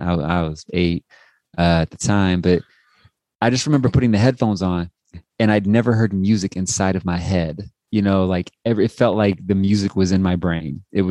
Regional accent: Dayton, Ohio, United States; also born or lived in Columbus / Cincinnati; And then I grew up in Dayton, Trotwood, Ohio. So in some form or fashion, Ohio has just like informed all of me

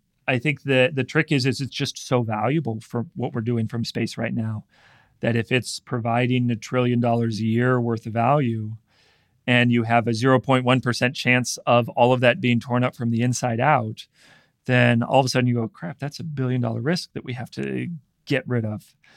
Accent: Iowa, United States; Yeah, I'm originally a Bulls fan and I'm from Iowa.

